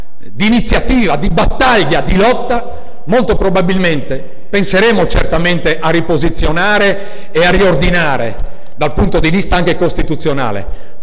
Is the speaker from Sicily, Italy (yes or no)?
no; Friuli-Venezia Giulia, Italy; io vengo dal Friuli Venezia Giulia